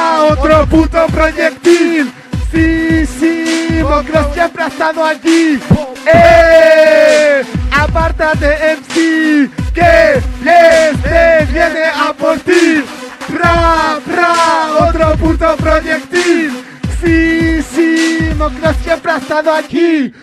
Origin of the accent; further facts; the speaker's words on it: Morocco; ¿sabes? Soy marroquí.